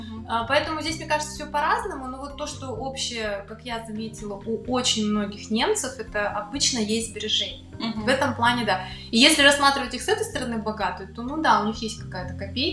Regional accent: Kazakhstan; now in Berlin, Germany; Я из Казахстана. В Берлине я живу с 2016 года, я первый раз сюда приехала, но постоянно с 2018 года.

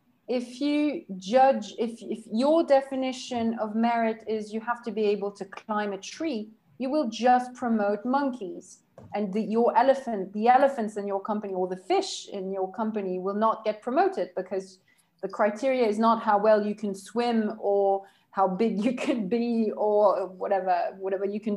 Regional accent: France; versus in France, which is my home country

